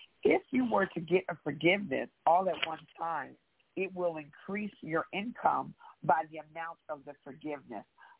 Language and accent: English; St. Louis, Missouri, United States; also born or lived in Memphis, Tennessee; I am from St. Louis by way of Memphis, Tennessee.